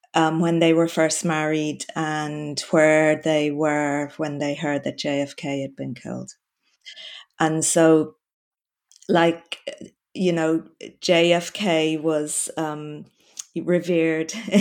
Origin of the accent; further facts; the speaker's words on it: Bray, Leinster, Ireland; I was born in 1967. I come from Bray, County Wicklow, which is just near Dublin, a seaside town just outside of Dublin. My family are all Bray people for kind of generations back. So obviously